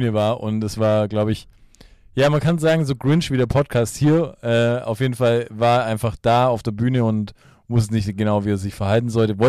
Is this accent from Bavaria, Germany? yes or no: yes; Munich, Bavaria, Germany; als richtige Münchner